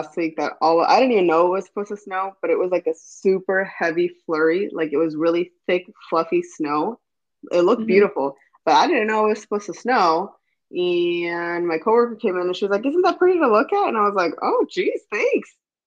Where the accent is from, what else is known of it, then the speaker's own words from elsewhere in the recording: Midwest, United States; Maybe that's because I grew up in the Midwest.